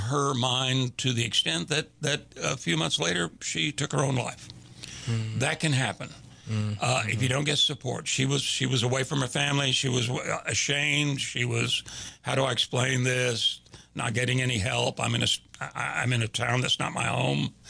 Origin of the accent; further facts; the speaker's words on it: Houston, Texas, United States; my major, I'm from Houston. My major was theater.